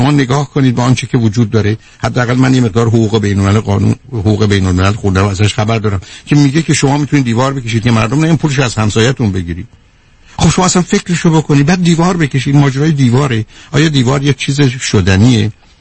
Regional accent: Iran

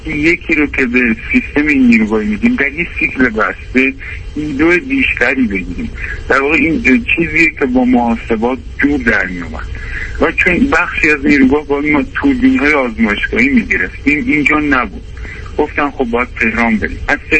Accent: Kermanshah, Iran; از اون طریق من رو انتقال دادم به شهر خودمون کرمانشاه

